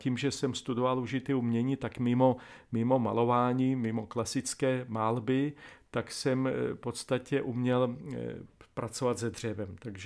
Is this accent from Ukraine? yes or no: yes; Ukraine; Czech is a second language; now in Czechia; A já říkám, no tak jsem z Ukrajiny.